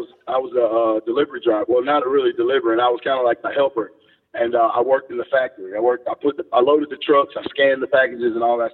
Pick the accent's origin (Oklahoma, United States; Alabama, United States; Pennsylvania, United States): Alabama, United States; Homewood; Birmingham, Homewood, Alabama.